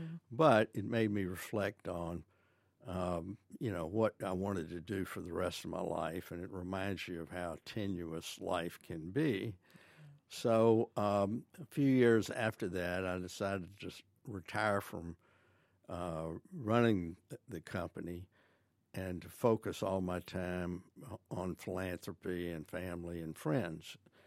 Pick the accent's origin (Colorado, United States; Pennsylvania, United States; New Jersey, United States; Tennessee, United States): Tennessee, United States; Memphis; I'm a native Memphian. I was really third generation growing up in this city.